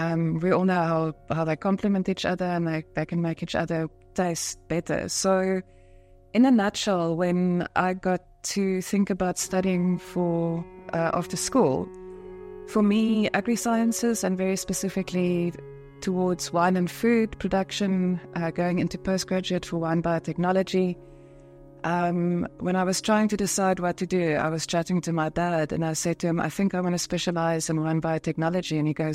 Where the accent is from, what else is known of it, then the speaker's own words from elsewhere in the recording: Cape Town, Western Cape, South Africa; So I am from the Cape. I grew up in Cape Town